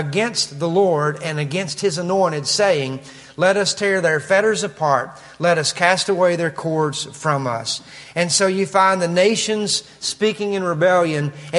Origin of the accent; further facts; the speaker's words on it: Kentucky, United States; accent: Kentucky; I'll translate it with my Kentucky accent.